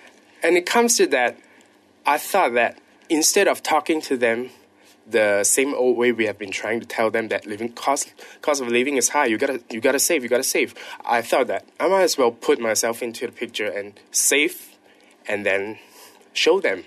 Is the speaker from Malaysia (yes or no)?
yes; Penang, Malaysia; I'm from Penang.